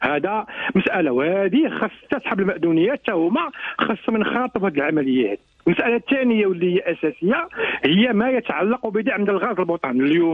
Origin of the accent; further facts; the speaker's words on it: Morocco; هو اننا ملي نتكلموا على هاد المشاكل اللي عندنا في المغرب